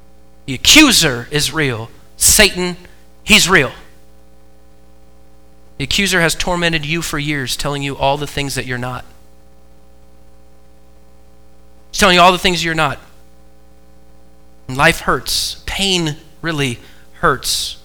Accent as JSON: {"language": "English", "town": "Eugene", "region": "Oregon", "country": "United States", "tie": "born or raised there", "also_born_or_lived": "Illinois", "moved": "as an adult", "said": "I was born in Eugene, raised in Oregon until I was 22 and graduated college. Then I moved to Illinois and became a youth pastor."}